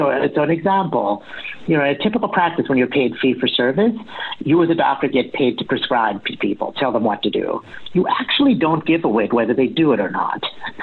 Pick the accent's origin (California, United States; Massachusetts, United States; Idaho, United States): Massachusetts, United States; Boston; I'm from Boston, where we're living. And Boston, it's cold and dark at this time of year.